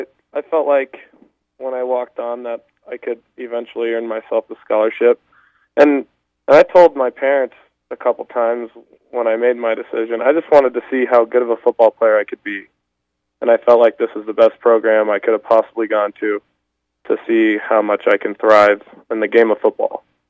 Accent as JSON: {"language": "English", "region": "Wyoming", "country": "United States", "said": "we're both from Wyoming, both playing for similar-sized schools"}